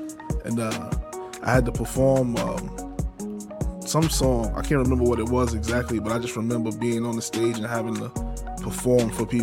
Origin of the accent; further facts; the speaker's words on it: New York, United States; I mean, well, to me, it felt normal. It might be different for other people, but, you know, playing outside, tag, manhunt, basketball, football